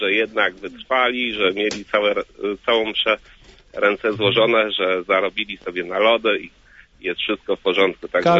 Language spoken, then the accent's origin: Polish; Działdowo, Warmian-Masurian Voivodeship, Poland; Jestem z Działdowa